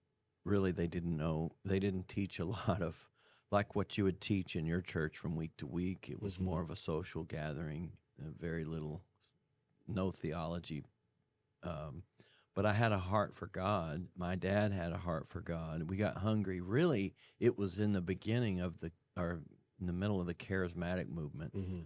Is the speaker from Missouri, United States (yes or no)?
yes; Missouri, United States; No, this was Missouri. I grew up in Missouri.